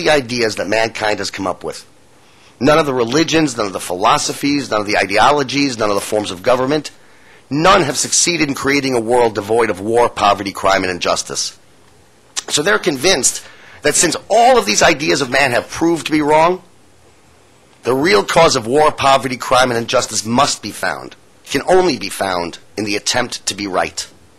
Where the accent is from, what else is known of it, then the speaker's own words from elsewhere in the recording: Hollywood, California, United States; and believe me, I know this from my hometown of Hollywood